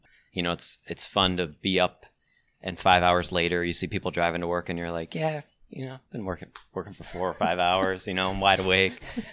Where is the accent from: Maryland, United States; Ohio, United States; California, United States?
Ohio, United States; My father was also superintendent at a little public course in just outside of Youngstown, Ohio. I was born and raised in Ohio.